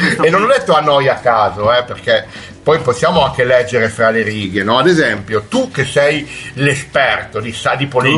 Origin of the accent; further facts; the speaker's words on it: Genoa, Liguria, Italy; also born or lived in Naples; sardi, da parte di mia mamma, da parte di mio papà, napoletani entrambi. Quindi io nato a Napoli, però poi trasferito a Genova da bambino.